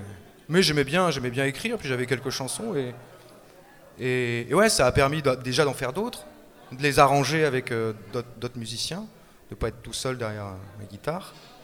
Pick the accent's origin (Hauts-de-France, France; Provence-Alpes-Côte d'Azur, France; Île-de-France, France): Hauts-de-France, France; now in Arras, France; Ouais, je suis pas très loin, je suis de la Somme.